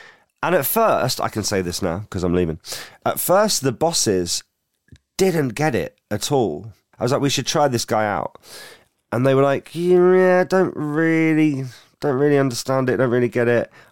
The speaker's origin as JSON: {"language": "English", "town": "Southampton", "region": "South East England", "country": "United Kingdom", "said": "because I'm from Southampton."}